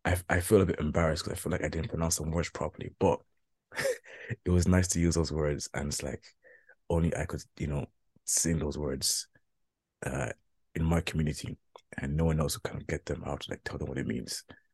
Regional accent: Malawi; born there; I do want to not forget my African heritage. I was born in Malawi. I am Malawian.

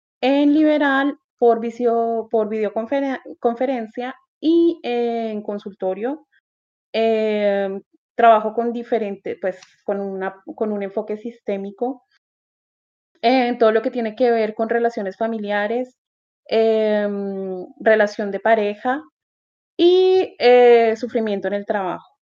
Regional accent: Colombia; now in France; soy colombiana, estoy en Francia desde hace 8 años.

